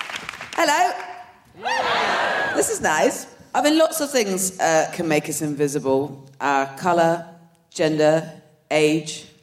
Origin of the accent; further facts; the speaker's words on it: South West England, United Kingdom; I'm from Dorset, there was no such thing.